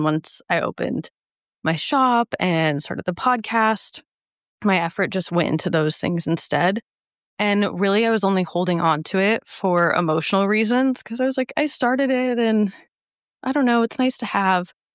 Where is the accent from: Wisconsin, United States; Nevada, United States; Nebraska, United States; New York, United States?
Nebraska, United States; Omaha; because Omaha will always be my hometown. It's where I'm from. It has my heart.